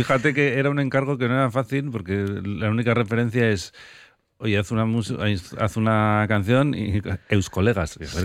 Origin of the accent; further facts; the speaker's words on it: Bilbao, Basque Country, Spain; cuando les dices pues que somos de Bilbao y tal